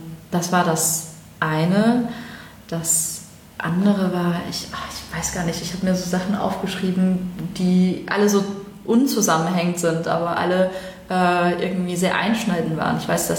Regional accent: Germany; born there; Ich bin ja in Deutschland geboren

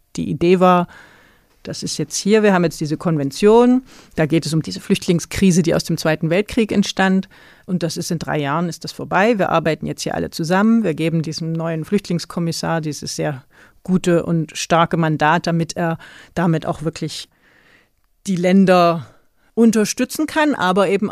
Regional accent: Dresden, Saxony, Germany; born there; Ich bin in der DDR geboren, in Dresden

